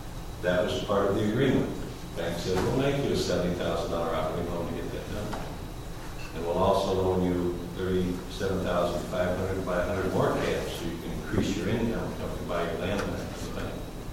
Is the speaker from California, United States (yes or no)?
no; Rapid City, South Dakota, United States; from Rapid City, South Dakota